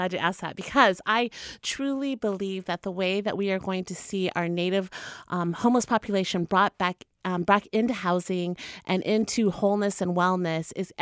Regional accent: Oklahoma, United States; I am not a Coast Salish person. I am from the Pawnee Nation of Oklahoma

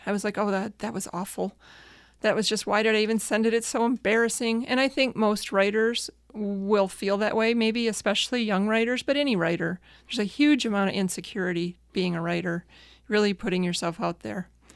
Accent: Michigan, United States; I grew up in the Thumb of Michigan. My parents had a small farm between Caro and Kingston.

